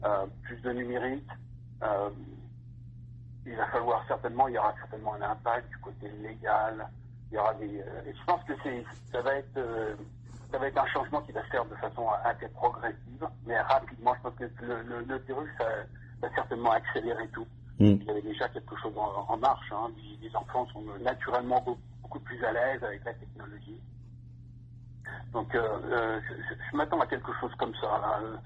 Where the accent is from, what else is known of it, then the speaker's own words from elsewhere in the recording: France; now in Canada; il y a quelque chose de particulier hein, quand on est français